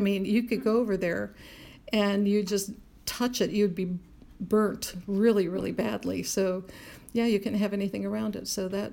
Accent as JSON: {"language": "English", "region": "Ohio", "country": "United States", "tie": "born or raised there", "said": "When I was growing up in Ohio, I was born in 1946, so it was what I remember, the very early 50s."}